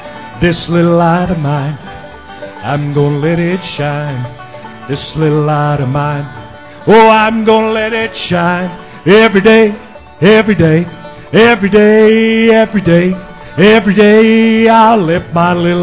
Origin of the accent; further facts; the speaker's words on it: Pangburn, Arkansas, United States; I'm from Pangburn, Arkansas. I just can't help it. It's in my bones.